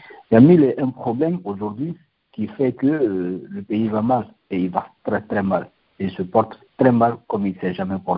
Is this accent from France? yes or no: no; Guinea; moved away as an adult; Je suis sorti de la Guinée depuis Je crois le 3 décembre 2022, donc ça fait plus d'un an que je suis hors de la Guinée maintenant.